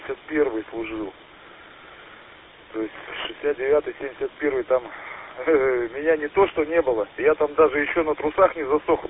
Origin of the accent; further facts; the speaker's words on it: Sakhalin Oblast, Russia; я сам с Сахалина